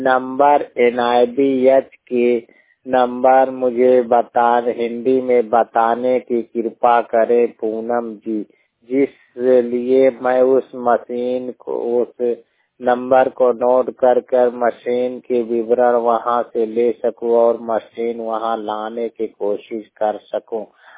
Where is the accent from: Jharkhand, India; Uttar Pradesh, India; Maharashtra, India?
Uttar Pradesh, India; Kaushambi; 100% blind जिला कौशाम्बी उत्तर प्रदेश की मूल निवासी हूँ।